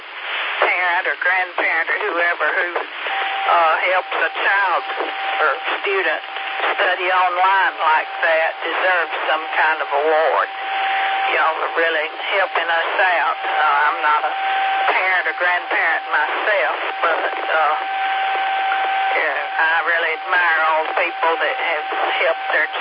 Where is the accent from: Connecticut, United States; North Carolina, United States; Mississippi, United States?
North Carolina, United States; Charlotte; born there; I was supposed to be born there, but I was born in Charlotte instead because my mother's doctor was in Charlotte.